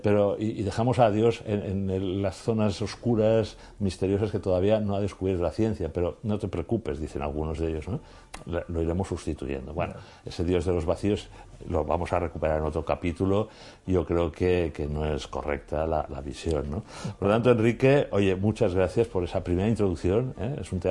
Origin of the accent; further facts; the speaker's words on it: Catalonia, Spain; Que está en mi tierra, ¿no? En Cataluña, sí